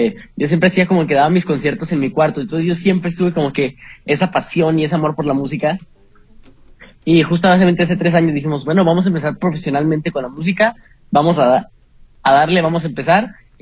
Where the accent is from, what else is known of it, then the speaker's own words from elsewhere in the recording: Ensenada, Baja California, Mexico; yo soy de Ensenada, Baja California